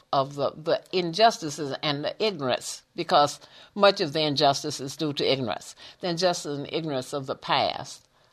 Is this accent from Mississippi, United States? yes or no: yes; Mississippi, United States; in Columbia, I'm from Mississippi, the young people my age in here can't even relate to what it was like in Mississippi.